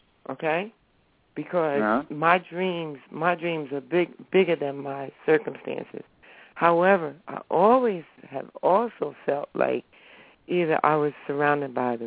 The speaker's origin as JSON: {"language": "English", "region": "New Jersey", "country": "United States", "said": "I'm from New Jersey."}